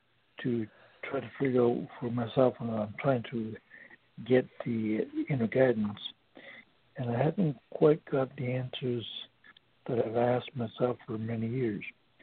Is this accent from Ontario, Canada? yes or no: yes; Toronto, Ontario, Canada; I'm from Toronto.